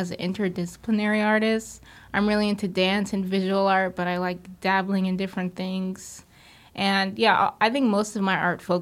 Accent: Staten Island, New York, United States; it's definitely different than what I grew up with in Staten Island, in the city.

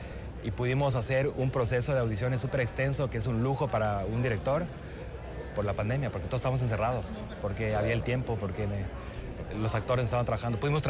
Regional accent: Ecuador; Y decir, sí, eso también somos los ecuatorianos

